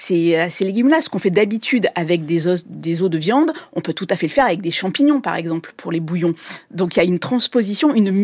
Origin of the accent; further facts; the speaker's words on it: Marseille, Provence-Alpes-Côte d'Azur, France; Je suis provençale.